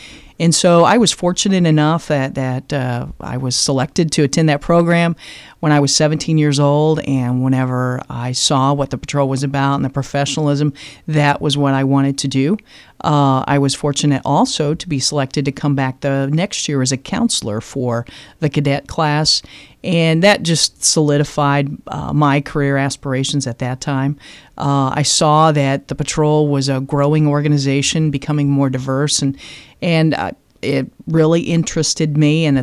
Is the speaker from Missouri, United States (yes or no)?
yes; Unionville, Missouri, United States; Originally, I'm from North Missouri, a place called Unionville, Missouri, and I attended college at Truman State University